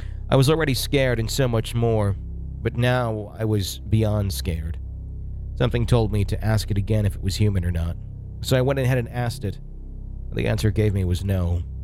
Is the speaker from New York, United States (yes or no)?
no; Philadelphia, Pennsylvania, United States; So a little background on me. I'm from Philadelphia. I'm 23 years old.